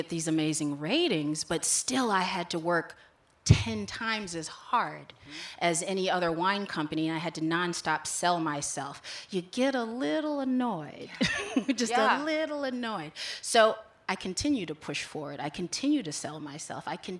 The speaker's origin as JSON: {"language": "English", "town": "Chicago", "region": "Illinois", "country": "United States", "said": "So I am from Chicago, so the Chicagoans around."}